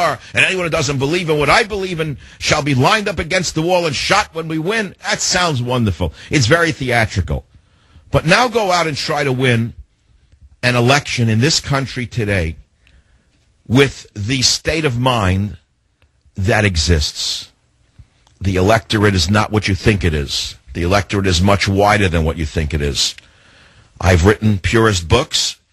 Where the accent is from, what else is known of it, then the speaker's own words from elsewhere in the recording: Queens, New York, United States; you know, I'm a white guy, and when I was a kid growing up in Queens, I remember the cops in my neighborhood would stop us because we looked like punks